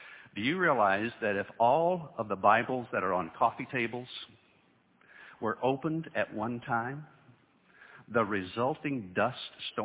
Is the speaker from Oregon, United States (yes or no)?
no; Ohio, United States; When I grew up in Ohio, my whole entire family was crazy about sports. That was when I was close to Cincinnati